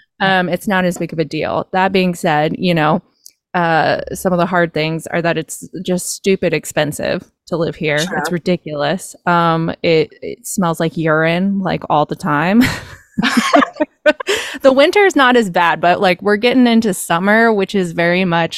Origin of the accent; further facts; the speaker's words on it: Bible Belt, United States; I think that growing up in the Bible Belt, I didn't really know how healthy and good and wonderful it would be for me to come to a culture that is very not like majority Christian.